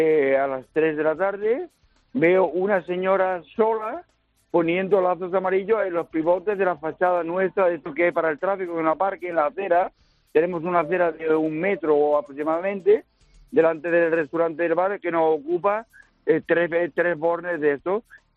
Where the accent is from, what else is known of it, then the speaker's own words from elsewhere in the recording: Castro del Río, Andalusia, Spain; now in Blanes, Spain; yo soy hijo adoptivo de Blanes, yo soy natural de Córdoba, de un pueblo de Castro, en Castro del Río, Córdoba.